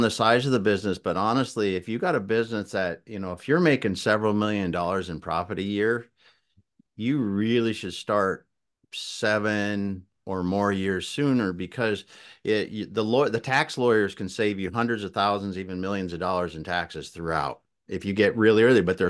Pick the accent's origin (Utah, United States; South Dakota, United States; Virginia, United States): South Dakota, United States; I grew up in South Dakota on a family farm, had no idea what I was going to do when I went to college